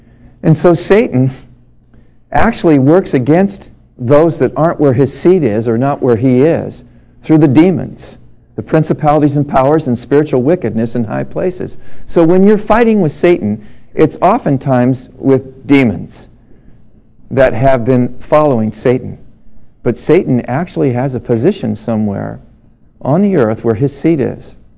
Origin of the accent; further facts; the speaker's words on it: United States; I'm an American. These people see America through these movies.